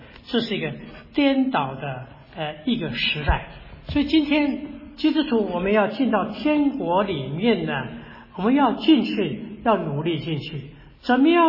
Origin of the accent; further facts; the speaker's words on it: Taiwan; 因为我从台湾过来嘛，我很注意台湾的新闻了。